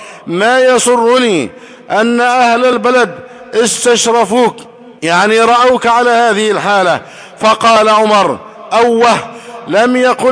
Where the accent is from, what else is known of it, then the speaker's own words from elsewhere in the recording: Egypt; بلدنا مصر